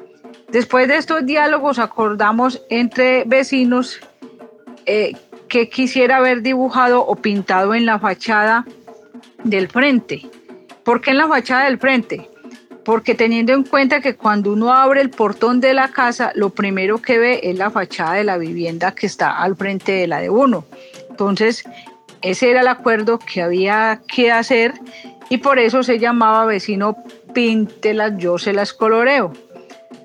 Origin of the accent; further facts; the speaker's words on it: Pereira, Risaralda, Colombia; Soy del corregimiento de Puerto Caldas, municipio de Pereira, Colombia.